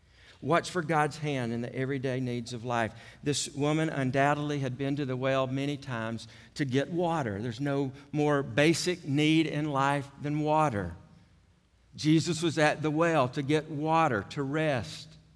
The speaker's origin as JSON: {"language": "English", "region": "Georgia", "country": "United States", "said": "My voice gave it away. That led to me saying to her, you're right, I'm from Georgia."}